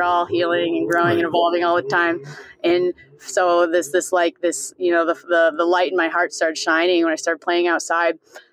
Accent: Iowa, United States; I grew up in the Midwest, and I was real corn-fed, real genuinely from Iowa.

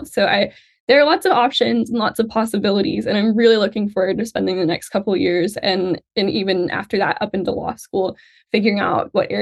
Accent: Waynesville, Missouri, United States; Yeah, so I'm from Waynesville, Missouri, which is sort of a neighboring adjoining town to Fort Leonard, Missouri.

